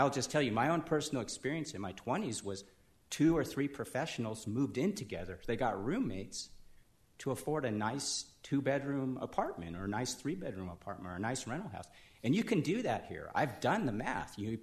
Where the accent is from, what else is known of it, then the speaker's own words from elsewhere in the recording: Torrance, California, United States; I came from a place where the revenues were way higher than in Oral Valley. I come from Torrance, California.